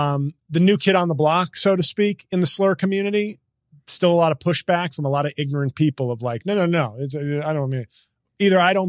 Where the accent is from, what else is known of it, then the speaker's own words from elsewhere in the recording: Riverdale, New York, United States; as a kid growing up in Riverdale